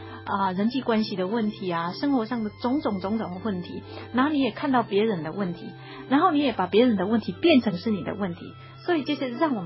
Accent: China; 特别我们中国人非常的压抑哈

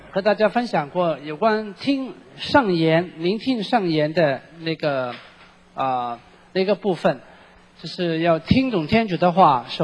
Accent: China; 有点像我们中国人呢经常喝那个茶和水

